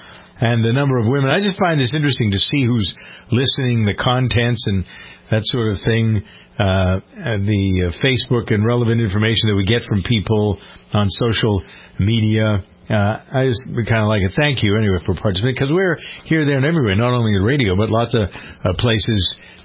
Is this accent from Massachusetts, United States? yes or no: yes; Framingham, Massachusetts, United States; I wonder if it's because I'm from Framingham that's a seat of where we're getting a lot of input.